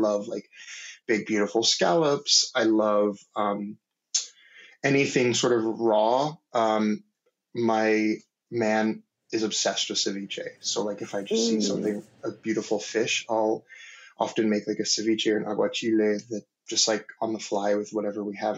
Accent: Maryland, United States; I grew up in like in Maryland, like sort of in the DC area, and like crab and seafood was sort of like bay.

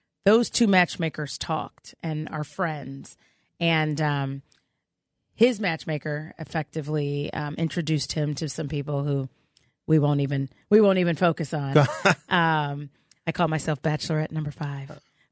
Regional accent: Chicago, Illinois, United States; I'm from Chicago.

